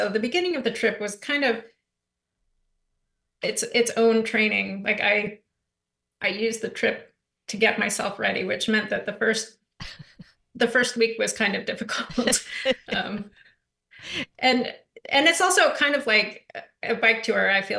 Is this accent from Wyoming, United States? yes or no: yes; Wyoming, United States; Wyoming is my home state where I grew up.